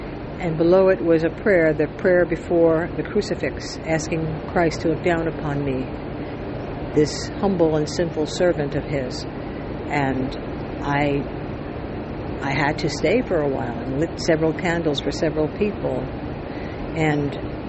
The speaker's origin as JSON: {"language": "English", "town": "New York City", "region": "New York", "country": "United States", "moved": "yes", "lives_now": "Los Angeles, United States", "said": "I've been in Los Angeles for over 40 years, and I know I'm a New Yorker"}